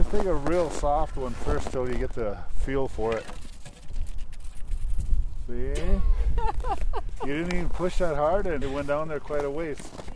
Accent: Mud Lake, Minnesota, United States; I'm from Mud Lake on the White Earth Indian Reservation over in northwestern Minnesota.

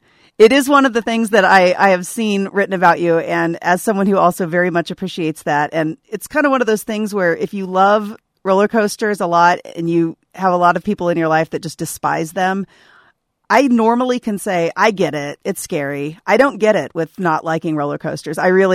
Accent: Kansas City, United States; But I grew up in Kansas City, where we had Worlds of Fun.

